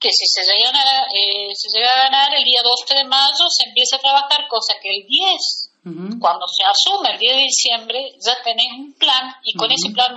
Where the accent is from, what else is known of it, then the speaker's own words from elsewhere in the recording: San Luis, Argentina; soy nativa de San Luis, vivo uh-huh. en San Luis, soy criada, mis hijos también, uh-huh. vinimos a Juan Acorlay hace más de 14 años, uh-huh. amo Juan Acorlay